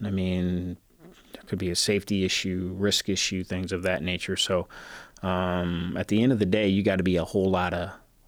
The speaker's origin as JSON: {"language": "English", "region": "Florida", "country": "United States", "tie": "born or raised there", "also_born_or_lived": "Fort Wayne, Indiana / Philadelphia", "said": "I was born in Fort Wayne, Indiana. I grew up in South Florida and was there for the majority of my childhood."}